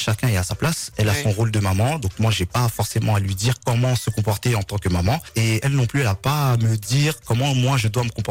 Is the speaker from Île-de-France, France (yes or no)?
yes; Sarcelles, Île-de-France, France; Moi, je suis issu de la banlieue, j'ai grandi à Sarcelles.